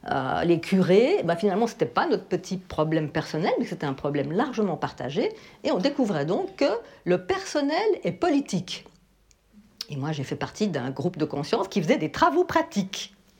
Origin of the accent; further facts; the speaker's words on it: Geneva, Switzerland; Chez nous, à Genève, ça commence en 70-71.